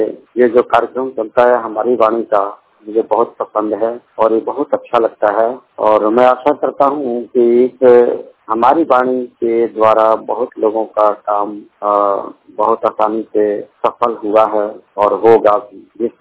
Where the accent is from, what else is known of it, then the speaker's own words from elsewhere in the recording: Bihar, India; मैं बिहार से बिलोंग करता हूँ और मैंने बीए किया है, ग्रेजुएशन मेरा कंप्लीट है और मेरी उम्र 47 है, 47 स्टार्ट है।